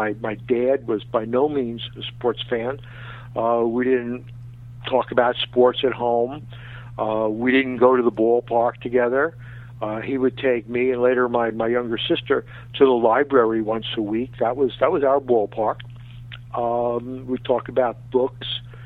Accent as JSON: {"language": "English", "town": "Queens", "region": "New York", "country": "United States", "tie": "born or raised there", "said": "I mean, all my friends from Queens, you know, were amazed and amused that I became the sports writer."}